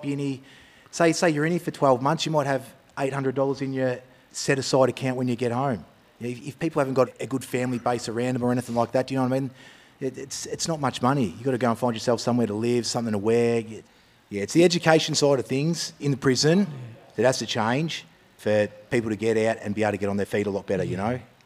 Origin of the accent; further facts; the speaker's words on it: Ballarat, Victoria, Australia; From up Warrnambool way, but I'm born and raised in Ballarat.